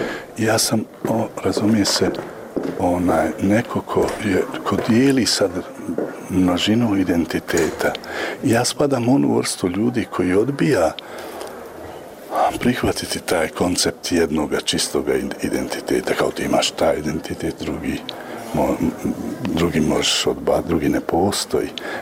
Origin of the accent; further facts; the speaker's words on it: Tuzla, Federation of Bosnia and Herzegovina, Bosnia & Herzegovina; ja dolazim iz Tuzli i na neki način ovo je mene više od simboličkog povratka kući.